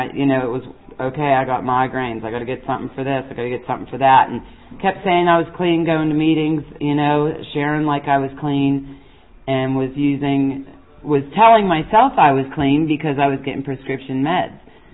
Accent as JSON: {"language": "English", "town": "Pittsburgh", "region": "Pennsylvania", "country": "United States", "lives_now": "Bedford, United States", "said": "When I first moved to Bedford, there were no NA meetings up there. And I was from Pittsburgh, where there was meetings all the time"}